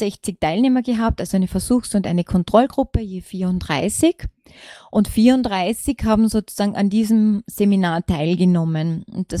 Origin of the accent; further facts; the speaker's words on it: Villach, Carinthia, Austria; Ich bin gebürtige Kärntnerin, also ich bin in Villach geboren und aufgewachsen